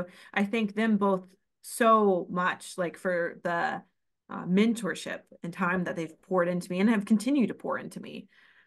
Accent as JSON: {"language": "English", "town": "Plano", "region": "Texas", "country": "United States", "said": "so I come from a music family back in Texas. We're from the Dallas area, Plano specifically."}